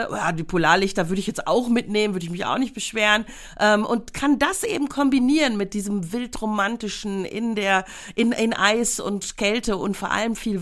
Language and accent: German; Tyrol, Austria; Das ist so ein Dorf bei uns in Tirol.